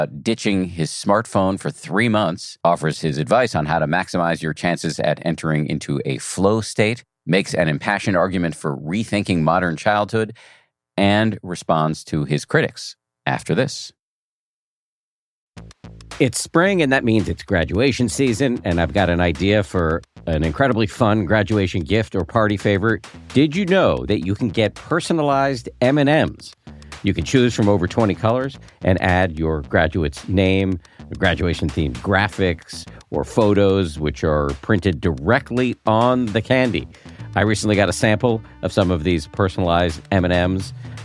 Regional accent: Newton, Massachusetts, United States; Well, I grew up in Newton, right outside of Boston.

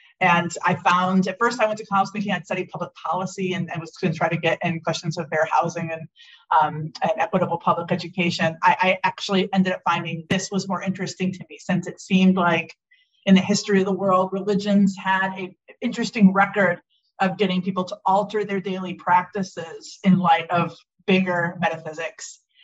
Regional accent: Milwaukee, Wisconsin, United States; I was raised in Milwaukee, Wisconsin, by two people who would be right to describe as members of the counterculture

